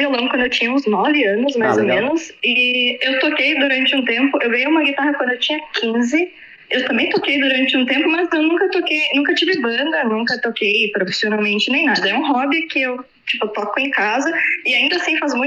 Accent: Rio Grande do Sul, Brazil; como eu sou do Rio Grande do Sul

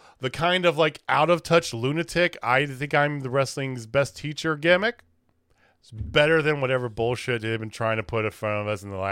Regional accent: the Ozarks, United States; I'm from the Ozarks. We say things a little different, like.

